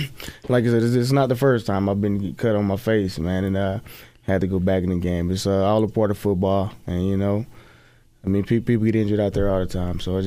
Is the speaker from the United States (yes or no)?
yes; Texas, United States; You know, I'm from Texas, kind of a Cowboy.